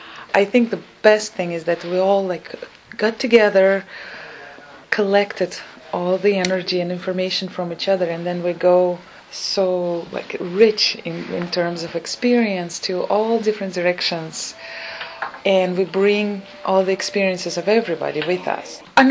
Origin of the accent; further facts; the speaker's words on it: Uzbekistan; I'm from Uzbekistan originally.